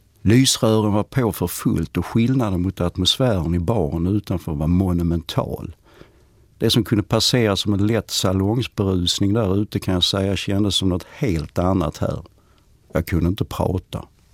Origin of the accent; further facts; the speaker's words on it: Skåne, Sweden; accent: Scanian; Det kan ha berott på en kombination av min skånska och ett något sluddrigt tal.